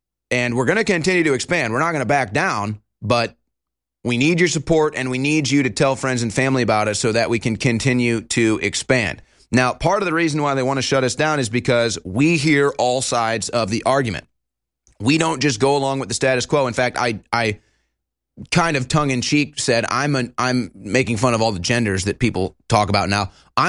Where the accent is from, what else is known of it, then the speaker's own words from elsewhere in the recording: United States; I'm not trying to go side by side here with Israel or Palestine. Okay, I'm an American.